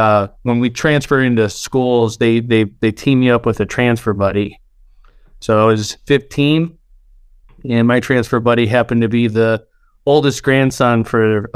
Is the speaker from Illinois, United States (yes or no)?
yes; Chicago, Illinois, United States; I'm from Chicago. And it's, when I say I'm from Chicago, I am from Chicago.